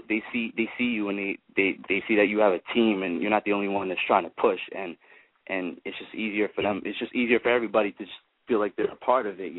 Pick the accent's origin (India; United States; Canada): Canada; Toronto, Ontario; oh, I'm from Toronto